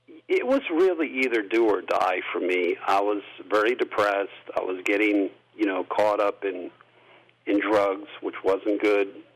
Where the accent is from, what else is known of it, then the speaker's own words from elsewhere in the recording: New Jersey, United States; And for me, this kid from New Jersey, you know, all of a sudden I'm surrounded by these, you know, great musicians.